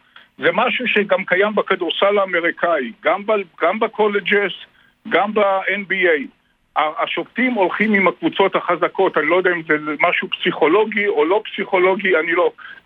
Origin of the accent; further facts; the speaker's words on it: Haifa, Haifa District, Israel; כשאני גדלתי בחיפה, אני גדלתי בשכונת בת גלים